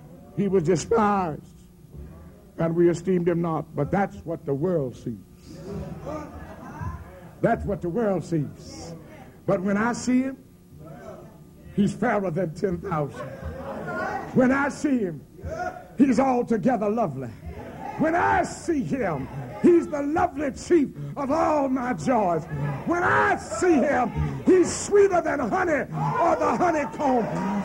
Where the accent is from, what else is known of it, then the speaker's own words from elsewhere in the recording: Louisiana, United States; born there; Now, I was born in Louisiana. And a lot of Louisiana still left in me.